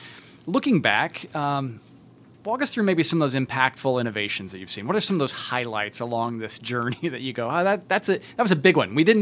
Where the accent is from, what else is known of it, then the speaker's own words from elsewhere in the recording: Indiana, United States; I grew up in Tipton County, Indiana, and I remember seeing the Pioneer signs along the side of the road.